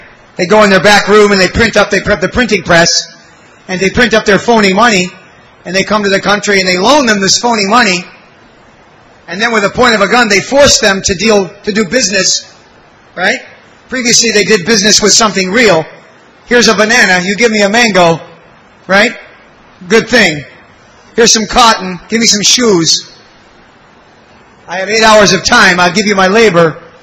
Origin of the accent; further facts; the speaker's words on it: United States; born there; I was born in America, and we didn't get up early.